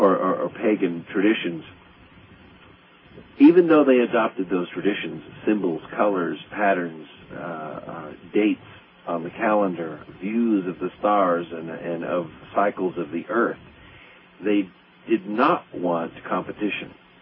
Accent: Los Angeles, California, United States; born there; Even though I was born in Los Angeles, I've traveled the world and I can live, I guess, where I want to live.

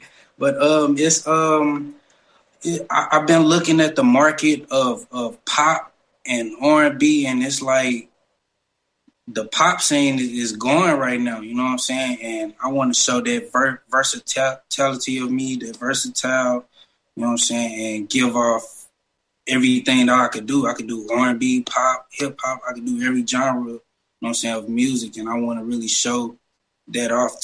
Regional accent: St. Louis, Missouri, United States; I'm from St. Louis, Missouri.

